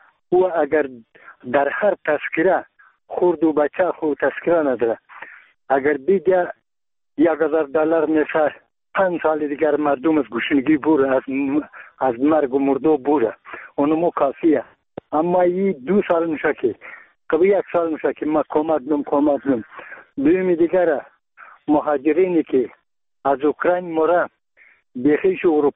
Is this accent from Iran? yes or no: no; Bamyan, Afghanistan; ما یک تن از بامیانیم.